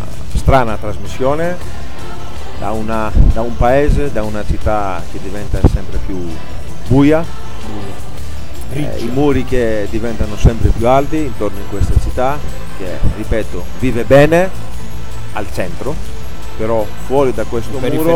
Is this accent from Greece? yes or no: yes; Greece; Italian is a second language; E sono andato in Grecia, il mio paese, anche per fare militanza un po' politica